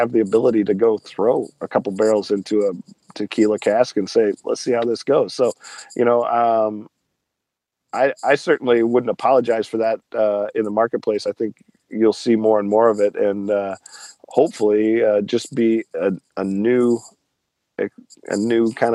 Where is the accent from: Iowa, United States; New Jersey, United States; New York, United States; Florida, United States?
Iowa, United States; sometimes we have trouble getting people to understand that we're from Iowa, not from Mississippi.